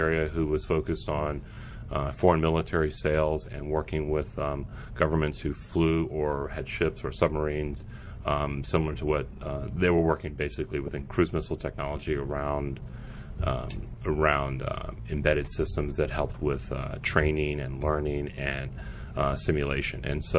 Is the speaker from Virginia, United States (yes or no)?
yes; Richmond, Virginia, United States; I'm from Richmond, Virginia. Went to Virginia Tech.